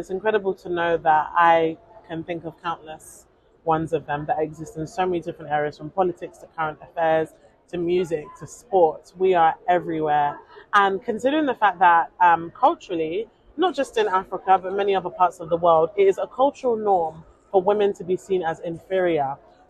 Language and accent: English; United Kingdom; For me, of course, I identify as British Nigerian. I'm a Black British Nigerian because I'm proud of all three identities because it shaped me to be who I am.